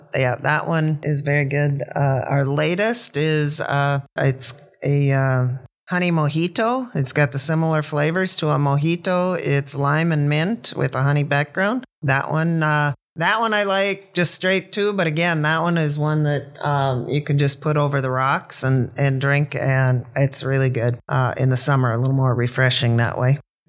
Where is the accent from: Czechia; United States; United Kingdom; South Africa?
United States; North Dakota; Both my husband and I grew up in North Dakota. We have, I guess we both maybe had thoughts of moving away from North Dakota, but we never have.